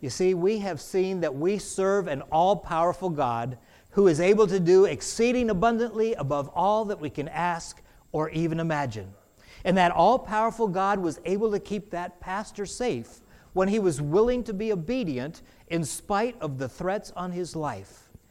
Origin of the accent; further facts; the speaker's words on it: Boston, Massachusetts, United States; born there; The Boston Celtics, remember I was born in Boston, and the Miami Heat.